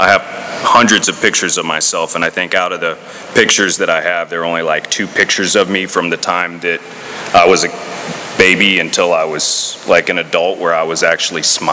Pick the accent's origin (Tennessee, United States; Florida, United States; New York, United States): Florida, United States; Crystal River; also born or lived in Tampa; I guess I was born here in Tampa. I grew up in Crystal River, Florida.